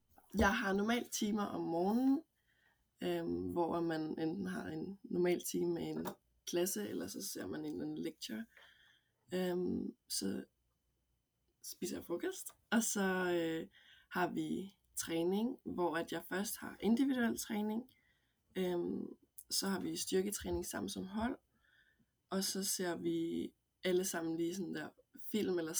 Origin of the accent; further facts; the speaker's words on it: Køge, Zealand, Denmark; moved away as an adult; also born or lived in Aarhus; now in United States; Jeg er 20 år gammel, og jeg spiller for University of Florida i USA. Jeg kommer fra Køge, hvor jeg har spillet alle mine ungdomsår. Jeg flyttede til Aarhus, da jeg skulle starte på gymnasiet